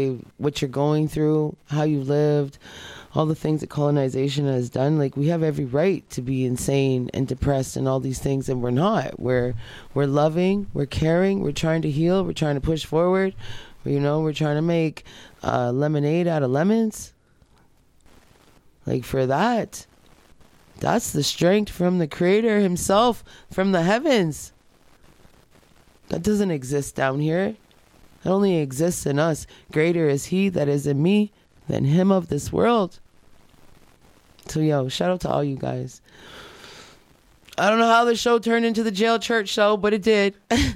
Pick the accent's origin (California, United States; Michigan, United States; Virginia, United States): Michigan, United States; Detroit; I know what that is because I'm from Detroit, okay? And I come from the struggle. And our people in Detroit, they're happy no matter what.